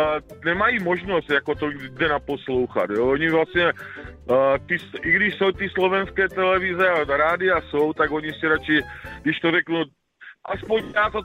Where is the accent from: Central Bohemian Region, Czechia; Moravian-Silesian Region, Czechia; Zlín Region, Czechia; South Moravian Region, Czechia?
South Moravian Region, Czechia; Kyjov; Ja tady z Moravy. Kijov, jestli vám to niečo říká.